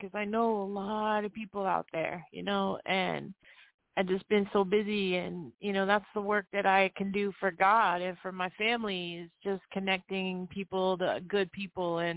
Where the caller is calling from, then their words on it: Massachusetts, United States; Hey, family … I'm calling from Massachusetts.